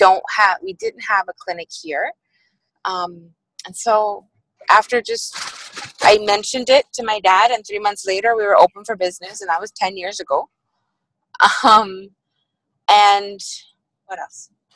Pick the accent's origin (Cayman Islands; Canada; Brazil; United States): Cayman Islands; I am from the Cayman Islands. So I was born and raised in the islands. And I went away to school